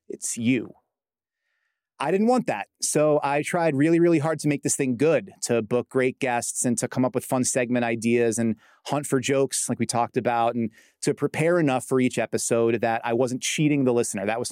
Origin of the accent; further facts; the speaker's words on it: Brooklyn, New York, United States; And I'm Brooklyn Irish Catholic.